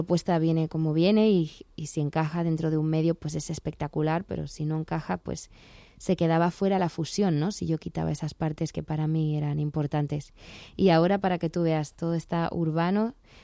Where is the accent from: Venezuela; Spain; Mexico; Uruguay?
Spain; Madrid, Community of Madrid; born or raised there